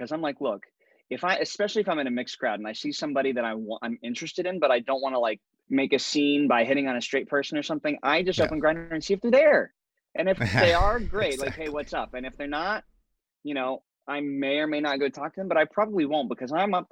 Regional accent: Tennessee, United States; I grew up in East Tennessee, he grew up in North Carolina

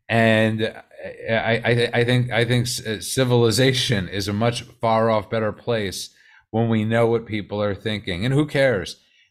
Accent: Brooklyn, New York, United States; but growing up in Brooklyn, there was I don't want to say there was honest dialogue.

